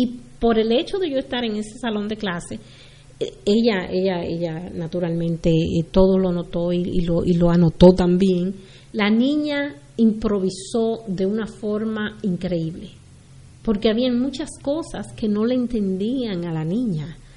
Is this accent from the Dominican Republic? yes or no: yes; Dominican Republic; cuando yo llegué a este país es que de donde yo vengo, República Dominicana, nosotros hacemos la fila